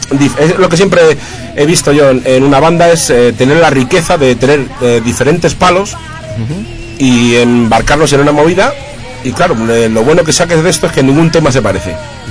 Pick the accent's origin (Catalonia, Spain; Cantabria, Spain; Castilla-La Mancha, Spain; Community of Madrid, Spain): Community of Madrid, Spain; Madrid; y yo soy de Carabanchel.